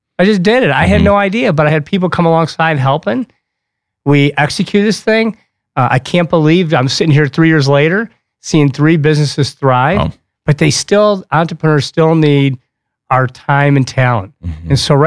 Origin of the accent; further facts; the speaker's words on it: Ohio, United States; moved away as an adult; now in Michigan, United States; Nope, I grew up in Ohio. I went to the Ohio State University.